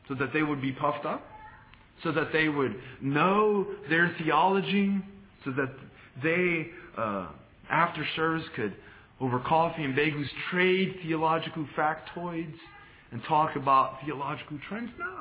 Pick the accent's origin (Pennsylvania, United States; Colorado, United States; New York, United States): New York, United States; New York City; I grew up in New York City in a railroad apartment